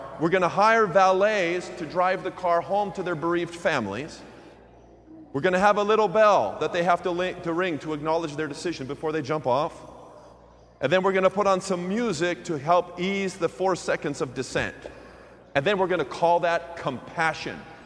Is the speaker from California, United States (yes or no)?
yes; Pasadena, California, United States; You know, where I grew up in Pasadena, there's a very famous suicide spot there.